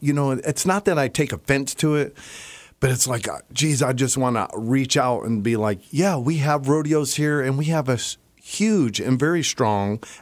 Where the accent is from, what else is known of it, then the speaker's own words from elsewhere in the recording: Florida, United States; moved away as an adult; now in Kodiak, United States; I'm a transplant from Florida back in 95.